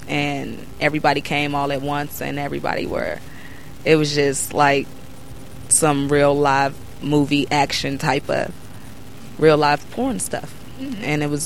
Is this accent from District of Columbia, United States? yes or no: yes; Washington, District of Columbia, United States; Well, I'm from Washington, D.C.